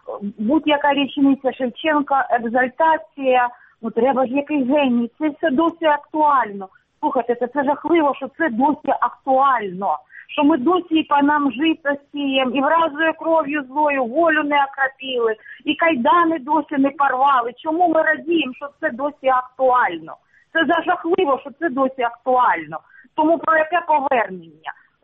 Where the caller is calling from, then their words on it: Luhansk Oblast, Ukraine; Я з Луганщини